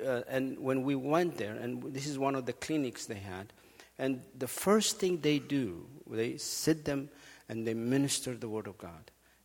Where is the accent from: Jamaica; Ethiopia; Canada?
Ethiopia; I know most of you know that I come from Ethiopia